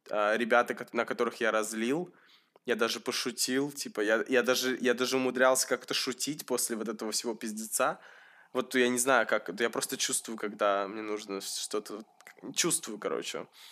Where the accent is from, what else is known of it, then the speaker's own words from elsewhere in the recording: Russia; я говорю, я из России